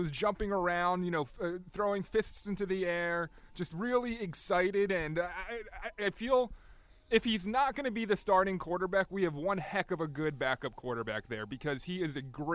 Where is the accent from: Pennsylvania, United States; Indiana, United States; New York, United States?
Indiana, United States; I come from Indiana playing in Indianapolis.